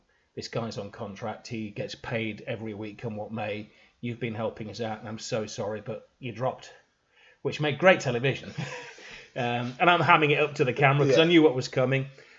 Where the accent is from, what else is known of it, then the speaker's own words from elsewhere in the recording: Hull, Yorkshire and the Humber, United Kingdom; and I moved to Hull, my hometown, to work as a news reporter, which meant working weekends.